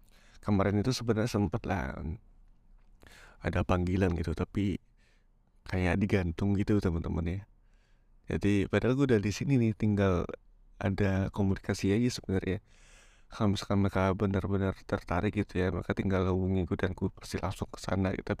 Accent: Padang, West Sumatra, Indonesia; kembali ke Indonesia, ke Padang ya. Karena gue orang Padang ya.

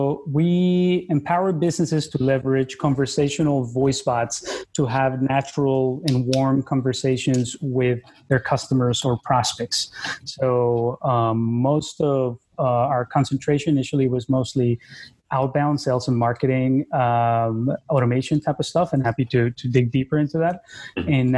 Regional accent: Bogota, Cundinamarca, Colombia; also born or lived in New York, United States; I was born in New York, raised in Colombia in the outskirts of Bogota, the capital.

